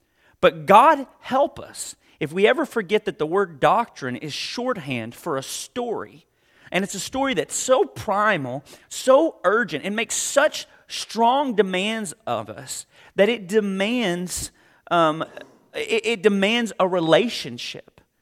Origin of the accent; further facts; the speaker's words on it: Arkansas, United States; So I grew up in Arkansas